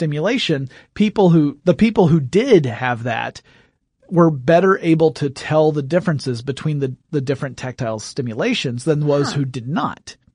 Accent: Deep South, United States; because I'm from the Deep South.

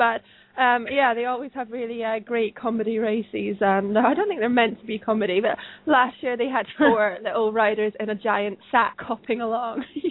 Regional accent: Scotland, United Kingdom; I'm Scottish.

